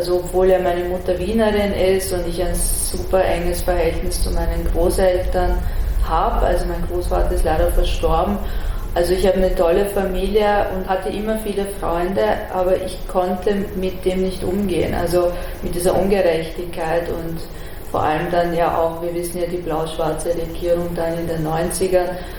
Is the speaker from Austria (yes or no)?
no; Iran; now in Germany; ich komme aus dem Iran